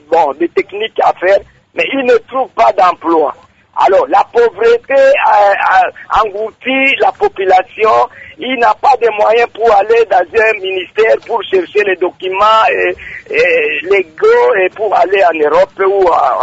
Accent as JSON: {"language": "French", "town": "Isangi", "region": "Tshopo", "country": "DR Congo", "said": "Par exemple, chez nous au Congo, il n'y a pas de société. Par exemple, dans notre province de la Tchopo ici, dans notre territoire d'Isangi"}